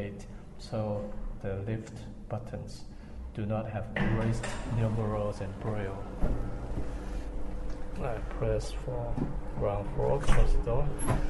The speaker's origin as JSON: {"language": "English", "country": "Hong Kong", "second_language": "English", "said": "spoken by the people of Hong Kong. So I can speak Putonghua as well, used to know as Mandarin. So English is my third language only, so to speak."}